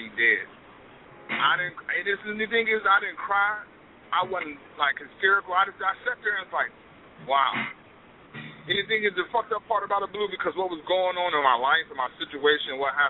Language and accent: English; Ohio, United States; now in Texas; And it's just, and we in Texas, and I'm from Ohio, we in Texas, we got no family there